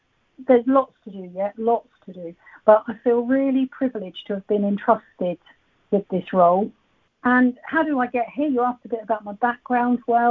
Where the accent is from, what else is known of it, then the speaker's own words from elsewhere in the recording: Southampton, South East England, United Kingdom; I took a job with one of the insurers who had offices in my hometown of Southampton.